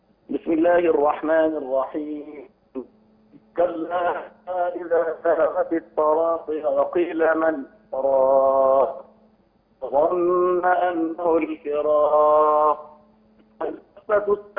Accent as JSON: {"language": "Arabic", "town": "Faiyum", "region": "Faiyum Governorate", "country": "Egypt", "said": "احنا من اهل الفيوم"}